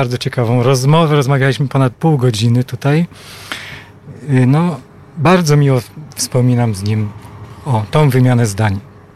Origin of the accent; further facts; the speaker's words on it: Lubin, Lower Silesian Voivodeship, Poland; Tak, jestem lubinianinem od urodzenia.